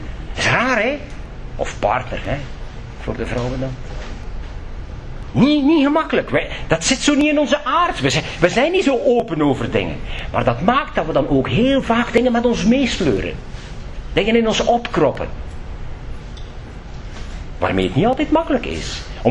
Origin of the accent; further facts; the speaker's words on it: Flanders, Belgium; Het is niet erg, hoor, dat wij als Vlamingen aanbidden